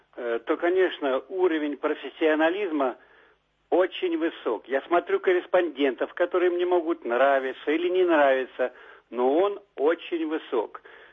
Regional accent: Saint Petersburg, Russia; born there; Я хоть родился здесь, в Петербурге

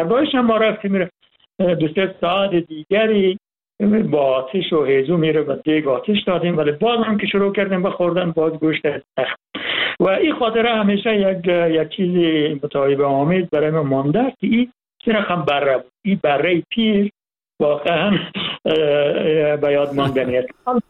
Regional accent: Hazarajat, Afghanistan; من از هزارجات هستم

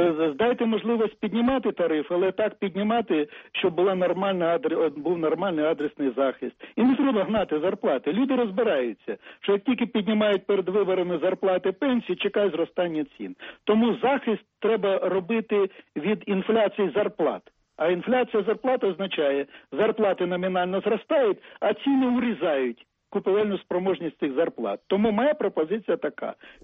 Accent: Alchevsk, Luhansk Oblast, Ukraine; я сам з Олчевська

